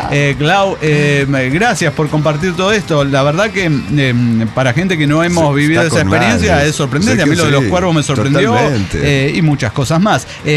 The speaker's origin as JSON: {"language": "Spanish", "region": "Mendoza", "country": "Argentina", "tie": "born or raised there", "said": "lo vivido en mi niñez y juventud en Argentina, específicamente en mi Mendoza querida."}